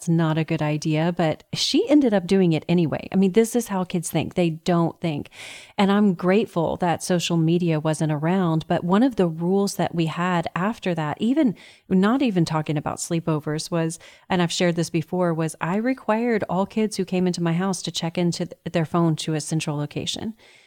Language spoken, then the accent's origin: English; Texas, United States; Not only did we have a winner from my home state of Texas